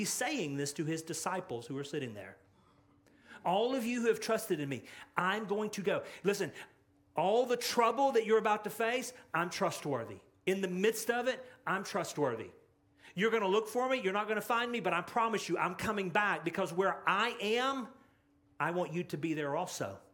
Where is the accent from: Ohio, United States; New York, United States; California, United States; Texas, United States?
Texas, United States; Dallas; We're from the Dallas, Texas area, and there are a lot of ways for us to get to Dallas.